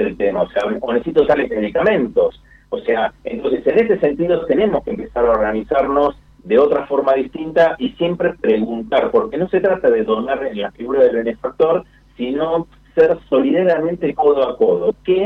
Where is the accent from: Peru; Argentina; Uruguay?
Argentina; sigamos trabajando juntos como argentinos que nos reconocemos